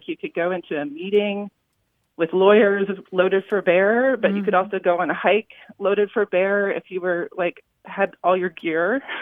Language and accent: English; California, United States; My mother is from the Midwest, but I was raised in California.